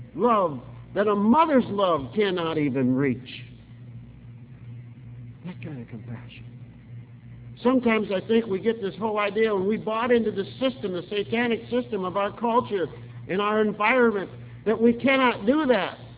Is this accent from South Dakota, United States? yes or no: yes; South Dakota, United States; And let me tell you, I'm from South Dakota. I've seen a few snowflakes.